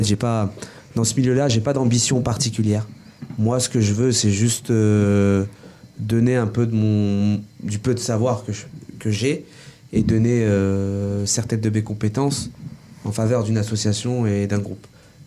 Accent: Orléans, Centre-Val de Loire, France; Alors moi, je suis né en France. J'ai vécu toute ma vie à la Source. Je suis orléanais et mes parents, eux, mon père est marocain et ma mère est algérienne.

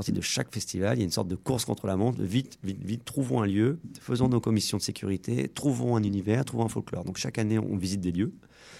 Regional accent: La Ferté-Saint-Aubin, Centre-Val de Loire, France; moved away as an adult; also born or lived in Paris; Je suis orléanais, à la base. Je suis de la Ferté-Saint-Aubin. Mais bon, moi, je suis parti faire mes études, vivre à Paris, à l'étranger.

